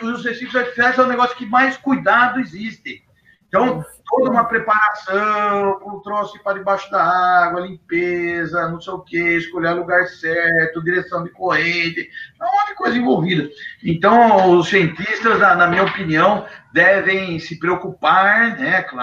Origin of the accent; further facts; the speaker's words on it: Jundiaí, São Paulo, Brazil; eu sou nascido e criado em Jundiaí, sou do interior, né?